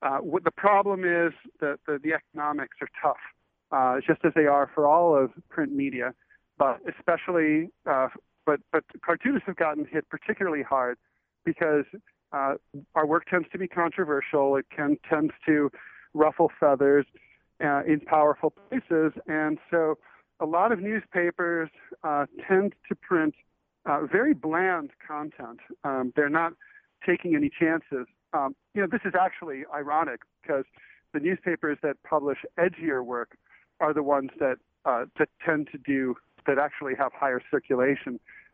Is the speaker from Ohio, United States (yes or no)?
yes; Kettering, Ohio, United States; It was definitely kind of boring growing up in Kettering, but it's where I'm from. It'll always be home.